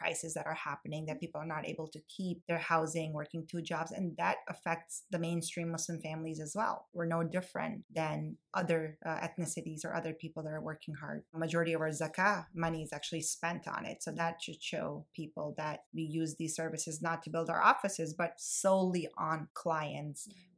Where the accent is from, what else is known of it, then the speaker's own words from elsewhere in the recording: Minnesota, United States; also born or lived in Pakistan; So I was born in Pakistan, and I think I was about maybe 9 when I came here straight to Minnesota. We had family here